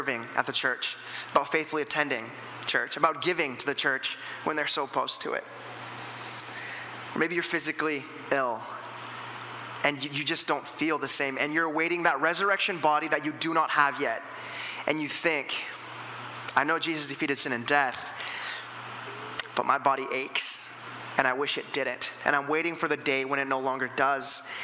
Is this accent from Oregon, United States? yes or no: yes; Grants Pass, Oregon, United States; now in Canada; I'm not originally from here. I'm from Grants Pass, Oregon. And when I came up to Canada in 2013 for a mission trip.